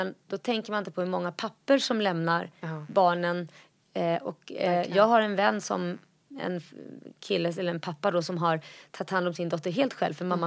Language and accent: Swedish; Småland, Sweden; also born or lived in Israel; Jag är uppvuxen, eller jag har bott i Småland. Från 0 till 7 år. Jag bodde också till och med i Israel i 2 års ålder också.